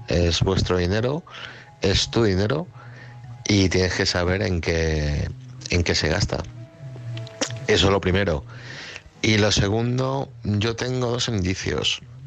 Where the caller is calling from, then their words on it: Madrid, Community of Madrid, Spain; de Madrid.